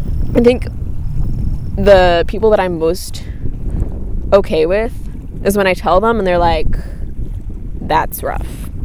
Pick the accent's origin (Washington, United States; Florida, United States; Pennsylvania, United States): Florida, United States; Parkland; I told him, I'm from Parkland. That place. Yes, with the shooting.